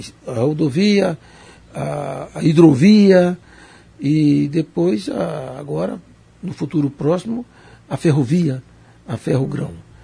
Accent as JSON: {"language": "Portuguese", "region": "Northeast Region", "country": "Brazil", "said": "Claro, eu sou nordestino, né?"}